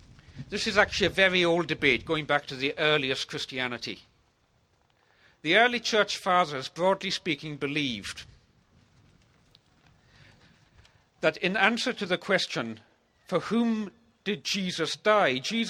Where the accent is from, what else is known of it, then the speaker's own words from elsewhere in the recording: Scotland, United Kingdom; I grew up in the Hebrides of Scotland in a Presbyterian context